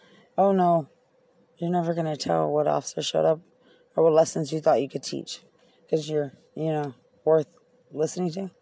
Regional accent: United States; I was very neutral because I'm American. I can do that.

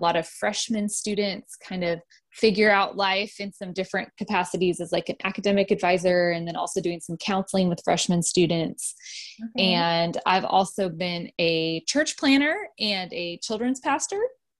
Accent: Seattle, Washington, United States; now in Texas, United States; And I live in Texas, the middle of Texas, but I am originally from the Seattle, Washington area. So I'm kind of a transplant here.

